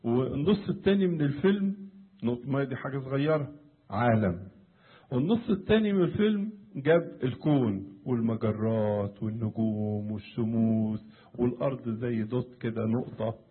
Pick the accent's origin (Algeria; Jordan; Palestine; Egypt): Egypt; لما تزور البلاد اللي فيها تراث قديم، حتى عندنا في مصر مثلا